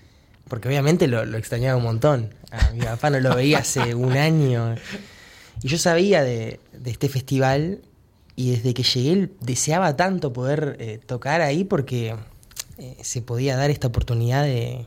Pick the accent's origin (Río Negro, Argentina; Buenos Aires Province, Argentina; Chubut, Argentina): Buenos Aires Province, Argentina; La Plata; born there; Nací en La Plata.